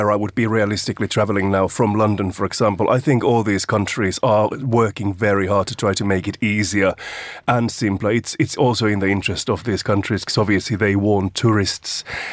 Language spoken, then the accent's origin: English; Finland; I remember from my home country of Finland in the 1990s